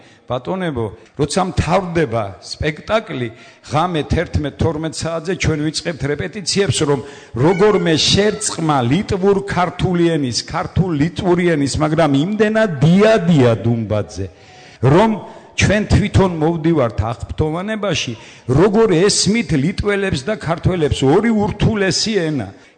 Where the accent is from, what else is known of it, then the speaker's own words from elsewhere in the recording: Chokhatauri, Guria, Georgia; ეს კიდევ ერთხელ აფიქსირებს, რომ ჩოხატაური ეს არის ჩემი და ჩვენი მშობლიური კუთხე.